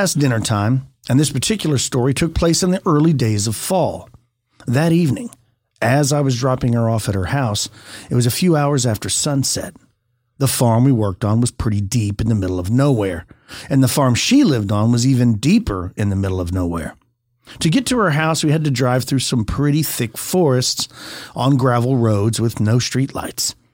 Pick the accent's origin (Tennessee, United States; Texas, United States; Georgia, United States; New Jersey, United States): New Jersey, United States; I currently live in central Illinois, but I was born and raised in New Jersey, in the Pine Barrens.